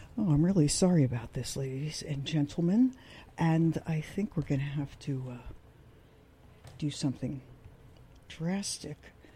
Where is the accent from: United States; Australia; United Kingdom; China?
United States; Brooklyn, New York; shall I keep regaling you with stories of growing up in Brooklyn, days at the beach with salami sandwiches with a little too much sand in them?